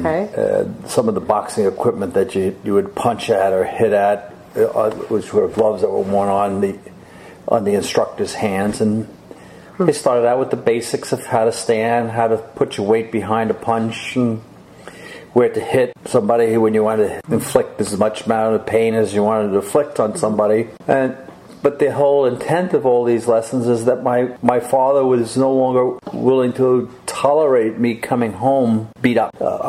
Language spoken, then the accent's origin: English; New York City, New York, United States; I'm the oldest of five, born and raised in the Bronx.